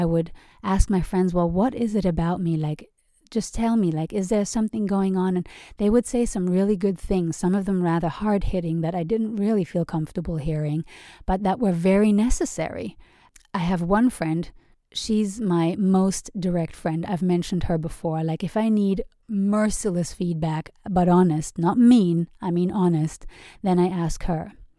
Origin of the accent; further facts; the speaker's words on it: Germany; also born or lived in England / United States; I grew up in Germany, in England, and in the States. So always in the West, always in very wealthy nations.